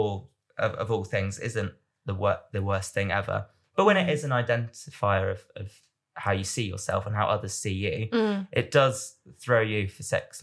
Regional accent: United Kingdom; I'm being very British.

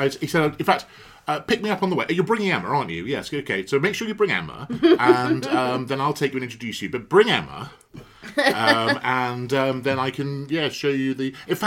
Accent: Cheltenham, South West England, United Kingdom; I grew up in Cheltenham. So, in a town. But Cheltenham's basically a village.

